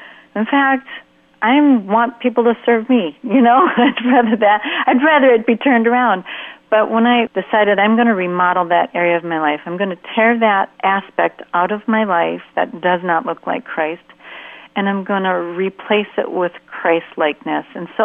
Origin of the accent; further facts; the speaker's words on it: Minnesota, United States; he lived in Pennsylvania at the time, and I was raised in Minnesota.